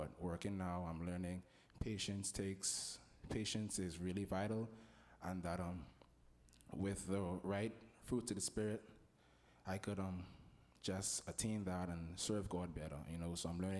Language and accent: English; Nassau, New Providence, Bahamas; I'm from Nassau, Bahamas.